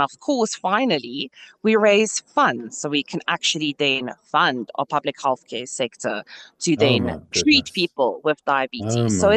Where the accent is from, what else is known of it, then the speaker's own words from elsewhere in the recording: South Africa; So it's really crucial as a South African that you go and test yourself, and it's actually fairly simple.